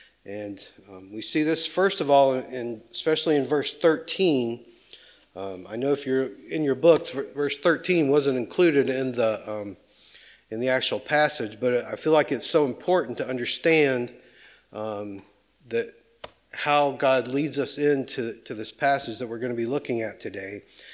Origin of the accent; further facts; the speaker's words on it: the Carolinas, United States; then she asked where we were from, and told them, you know, the Carolinas.